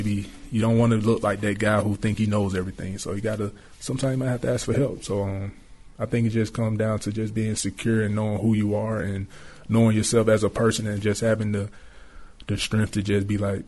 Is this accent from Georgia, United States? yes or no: yes; Atlanta, Georgia, United States; and he's from Alabama, I'm from Atlanta, so I think we just both from the South